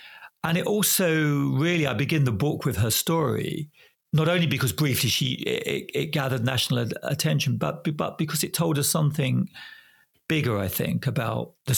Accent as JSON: {"language": "English", "town": "Potter Street", "region": "East of England", "country": "United Kingdom", "tie": "born there", "said": "I was born in Potterstreet, in a little flat above a bakery, in a place called Prentice Place."}